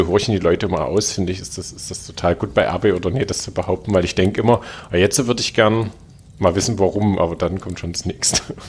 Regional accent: Saxony, Germany; aber ich komme aus der Sächsischen Schweiz.

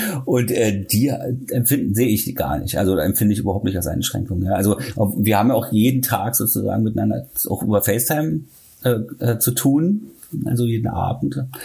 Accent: Berlin, Germany; Also in meiner Heimatstadt und ich bin gerade in Hamburg.

